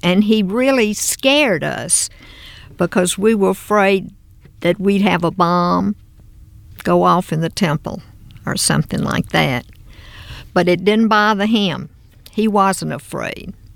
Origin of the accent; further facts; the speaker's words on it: the South, United States; accent: Southern; I don't think much about my Southern accent.